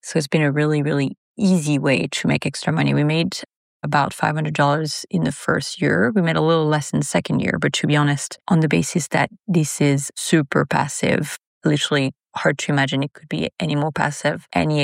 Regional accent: Nova Scotia, Canada; from Nova Scotia, Canada.

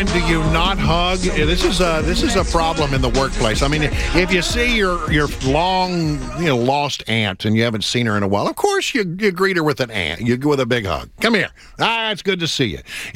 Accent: Texas, United States; it wasn't something that is done in the same way that it was back in my home state of Texas.

